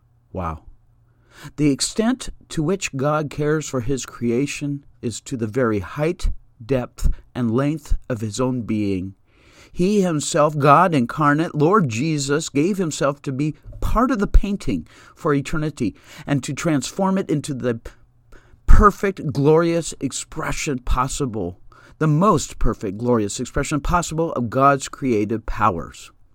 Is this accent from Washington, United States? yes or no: yes; Seattle, Washington, United States; I grew up in Seattle, Washington, and there were a lot of slugs around in those days.